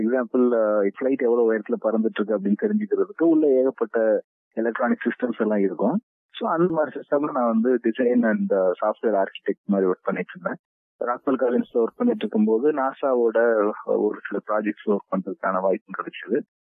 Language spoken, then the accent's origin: Tamil; Thinaikulam, Tamil Nadu, India; நான் ராமநாதபுரம் மாவட்டத்துல வந்து திணைக்குளம் அப்படிங்கிற கிராமத்துல பிறந்தேன்.